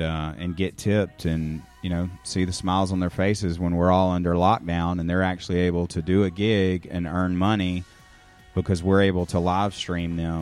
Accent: Bartlett, Tennessee, United States; born there; I was born in Bartlett, Tennessee, a suburb right outside of Memphis.

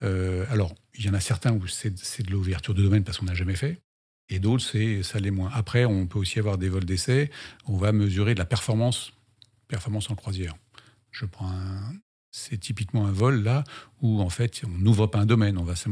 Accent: France; qu'on était, nous, Français, tout seuls, à travailler un peu avec les Américains. Mais quand on était chez nous, en France, sur notre porte-avions

